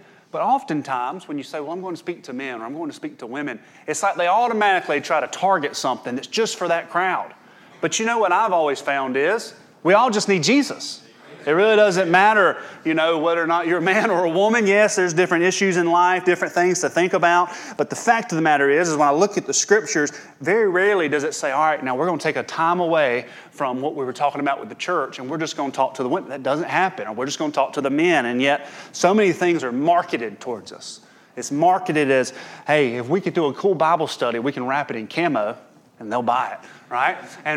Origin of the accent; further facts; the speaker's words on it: Campobello, South Carolina, United States; But he let the cat out of the bag and told you I was from Campobello.